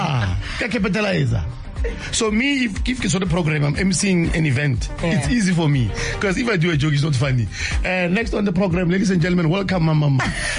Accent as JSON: {"language": "English", "town": "Mabopane", "region": "Gauteng", "country": "South Africa", "tie": "born or raised there", "said": "was born there, but I grew up in Mabopan."}